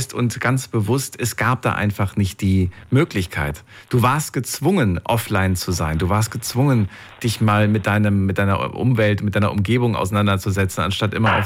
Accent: Germany; Und das hörst du selbst als Deutscher gar nicht.

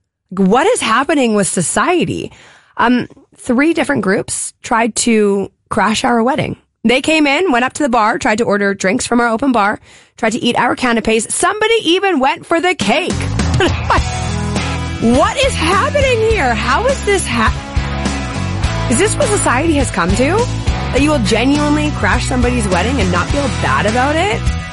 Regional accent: Vancouver, British Columbia, Canada; I was married over the weekend in my hometown of Vancouver, British Columbia. It's where I was born and raised.

